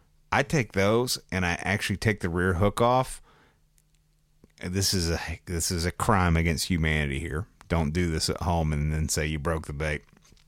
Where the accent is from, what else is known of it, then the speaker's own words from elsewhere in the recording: West Virginia, United States; from West by God, Virginia.